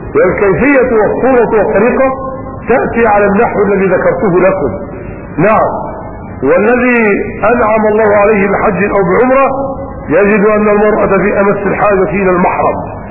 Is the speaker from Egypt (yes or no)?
yes; Egypt; البرانس اللي يسموه الزعبوط عندنا في مصر هنا يسموه الزعبوط